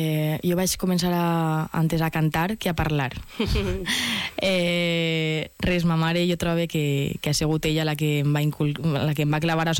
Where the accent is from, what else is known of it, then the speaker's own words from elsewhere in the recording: Valencian Community, Spain; nosaltres els valencians